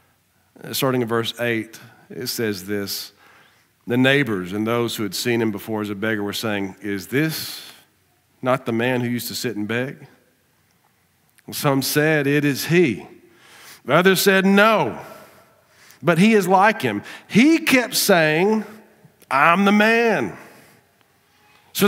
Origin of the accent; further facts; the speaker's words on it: Arkansas, United States; Now, we're from South Arkansas. We know about gators, but Florida is a different world.